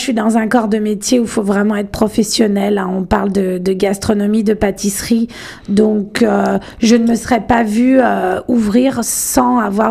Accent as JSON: {"language": "French", "town": "Lyon", "region": "Auvergne-Rhône-Alpes", "country": "France", "tie": "born or raised there", "also_born_or_lived": "London", "moved": "as an adult", "lives_now": "Toronto, Canada", "said": "moi je suis originaire de Lyon, en France. J'ai passé... pratiquement jusqu'à mes 18 ans, j'étais là-bas. Après, j'ai voulu un petit peu voyager, etc. Et j'ai passé pas mal de temps en Angleterre, à Londres."}